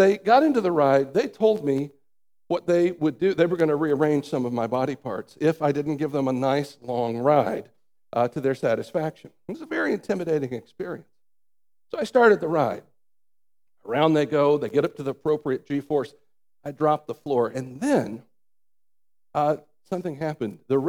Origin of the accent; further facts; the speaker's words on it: Atlanta, Georgia, United States; I grew up in Atlanta, in the American South.